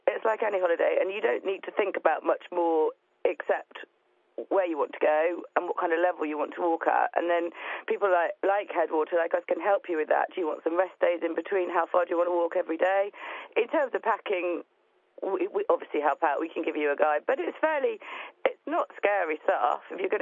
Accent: Chester, North West England, United Kingdom; I come from Chester, so we're very lucky to have Wales nearby, so North Wales, the Welsh Coastal Path.

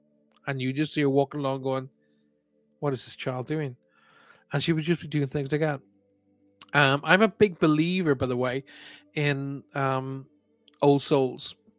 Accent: Ireland; by the way, I that's a colloquialism I have actually picked up from the United States. I'm Irish and I do find myself saying it

